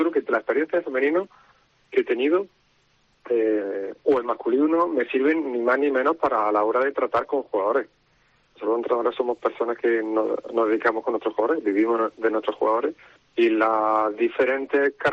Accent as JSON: {"language": "Spanish", "town": "Almería", "region": "Andalusia", "country": "Spain", "said": "primero y en gran parte soy de Almería seguro"}